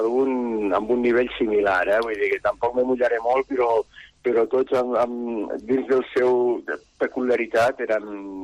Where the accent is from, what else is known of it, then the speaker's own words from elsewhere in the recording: Lleida, Catalonia, Spain; born there; Soc a Lleida mateix.